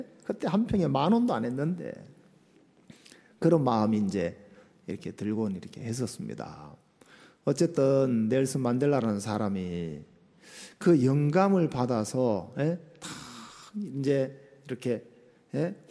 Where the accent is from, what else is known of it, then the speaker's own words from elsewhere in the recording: Jeongdongjin, Gangwon, South Korea; 강동면 정동진 땅골에서 지냈는데, 시골스럽죠. 정동진 있잖아요. 정동진. 해돋이 하면 그 다 가는데, 정동진에서 자랐어요.